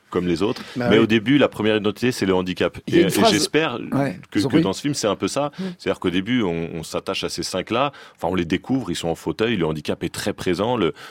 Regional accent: Saint-Denis, Île-de-France, France; Moi, j'ai grandi à Saint-Denis.

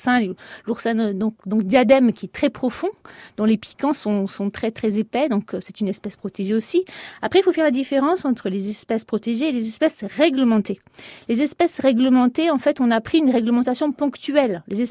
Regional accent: Folelli, Corsica, France; also born or lived in Belgium; moi, je suis de Folély, de Kazink, et j'ai passé tous mes étés sur la plage de San Pellegrino.

